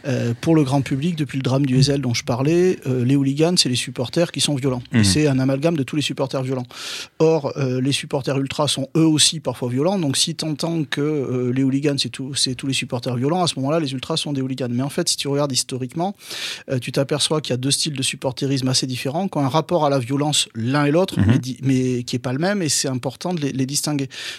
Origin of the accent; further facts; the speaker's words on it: Bordeaux, Nouvelle-Aquitaine, France; Bon, moi, donc, je suis de Bordeaux, j'allais au stade à Bordeaux.